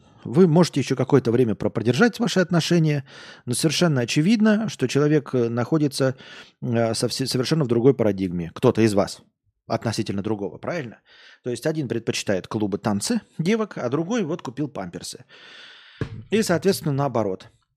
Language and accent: Russian; Minsk, Belarus; Я из Минска, мы так с мужем купили, там с мужем купили квартиру